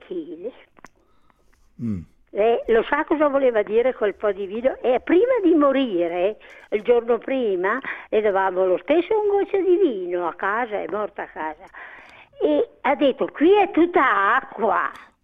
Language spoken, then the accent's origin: Italian; Trentino-Alto Adige, Italy; sono trentina